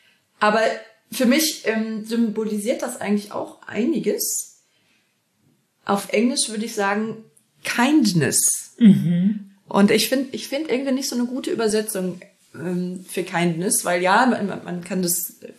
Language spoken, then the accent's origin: German; Essen, North Rhine-Westphalia, Germany; Und von Essen, wo ich aufgewachsen bin, in die Normandie, ist ja doch auch recht weit.